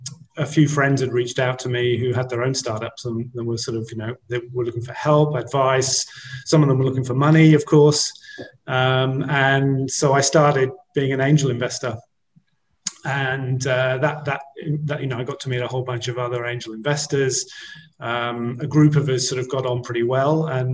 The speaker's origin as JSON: {"language": "English", "country": "United Kingdom", "said": "My original background, obviously I'm British originally, was an engineer out of uni"}